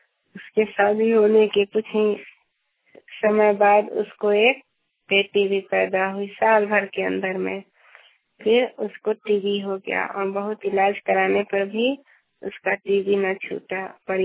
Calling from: Saraiya, Bihar, India; ग्राम post विकास थाना सरैया जिला मुजफ्फरपुर बिहार से बोल रही हूँ।

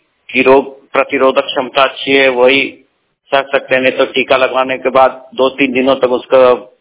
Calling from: Dhanbad, Jharkhand, India; जिला धनबाद, राज्य झारखंड से

